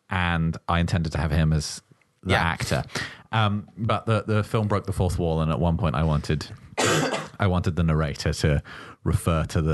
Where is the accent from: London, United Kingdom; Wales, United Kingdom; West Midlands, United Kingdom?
Wales, United Kingdom; I'm from Wales.